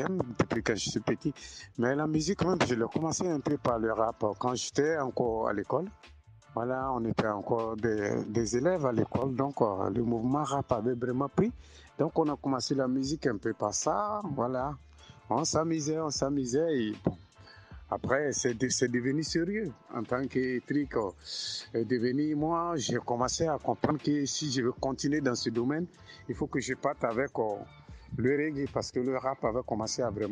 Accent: Côte d’Ivoire; Déjà en Côte d'Ivoire, tu sais, chez nous, en Côte d'Ivoire, parce que c'est là où moi j'ai grandi

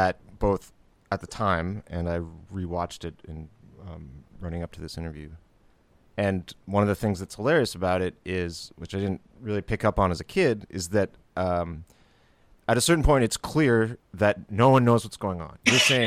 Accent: Ottawa, Ontario, Canada; and I grew up in Ottawa

